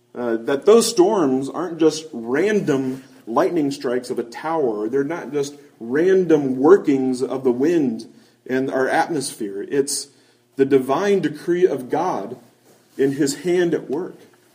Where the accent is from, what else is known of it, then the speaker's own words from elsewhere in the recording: Kansas, United States; I grew up in Kansas, in a suburb of Kansas City, and we've got powerful thunderstorms that come through there during certain times of year.